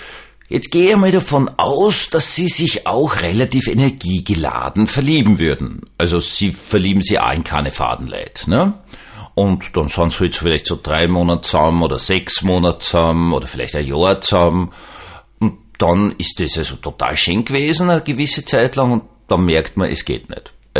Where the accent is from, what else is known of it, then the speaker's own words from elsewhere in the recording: Vienna, Austria; ich war ja immer stolz als Wiener, ich kann jammern.